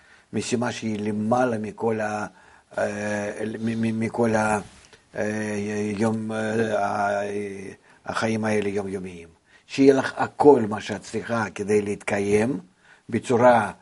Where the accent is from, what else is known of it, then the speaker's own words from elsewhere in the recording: France; now in Israel; אז אני מהצרפת באים לכאן, והשירים מהצרפת עוברים לארצות הברית.